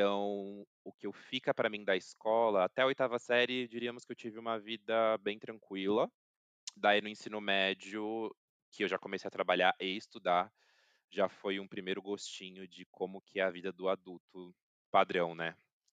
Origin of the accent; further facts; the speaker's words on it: São Bernardo do Campo, São Paulo, Brazil; born there; tenho 27 anos, nasci aqui em São Paulo, especificamente na Grande São Paulo, em São Bernardo do Campo, moro com a minha família.